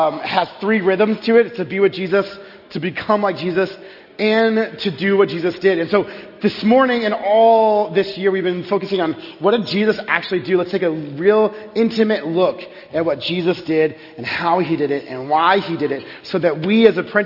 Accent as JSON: {"language": "English", "region": "Texas", "country": "United States", "tie": "born or raised there", "said": "I grew up in Texas, and kind of a middle-class suburb"}